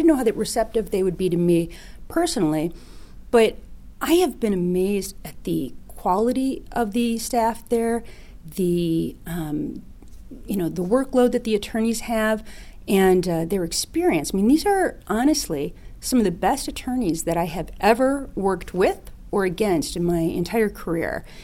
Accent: Michigan, United States; I come from Wayne County, which has a very diverse population, and that was reflected in the government offices.

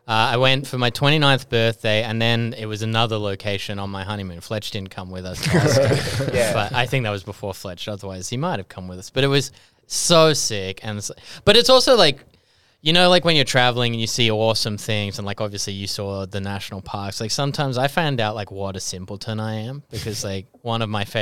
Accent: Kellyville, New South Wales, Australia; Growing up in Kellyville, I'd never ridden it.

